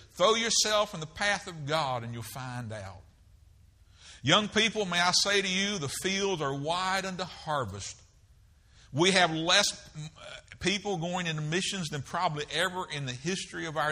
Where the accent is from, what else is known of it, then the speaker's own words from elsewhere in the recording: the South, United States; I'm from the South too, brother.